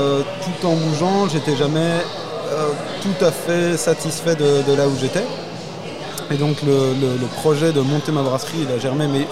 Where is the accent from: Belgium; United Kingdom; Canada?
Belgium; now in Caylus, France; Je viens de Belgique.